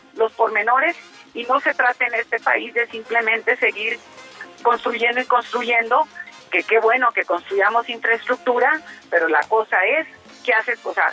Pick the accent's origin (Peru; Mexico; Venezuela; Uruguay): Mexico; lo que tenemos que empezarnos a cuestionar como mexicanos es